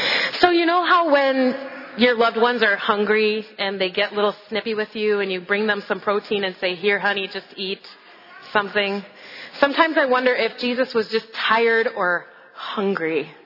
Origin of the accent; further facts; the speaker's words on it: Wisconsin, United States; I'm so not a football fan, but I grew up in Wisconsin, don't worry.